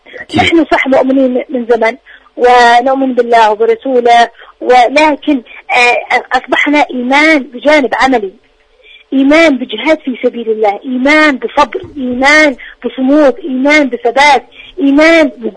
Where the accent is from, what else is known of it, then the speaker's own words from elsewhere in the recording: Yemen; نحن كشعب يمني